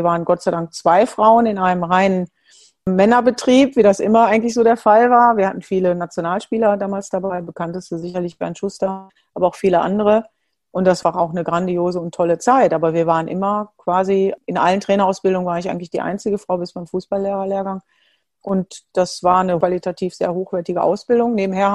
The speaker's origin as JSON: {"language": "German", "country": "Germany", "tie": "born or raised there", "said": "bin zurück in meine Heimat, bin dort angekommen, wo ich lange für gespielt habe."}